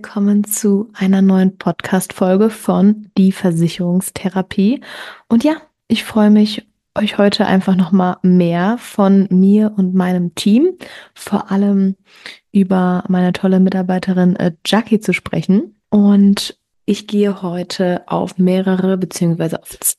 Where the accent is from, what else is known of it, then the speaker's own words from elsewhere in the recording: Cologne, North Rhine-Westphalia, Germany; ich komme aus Köln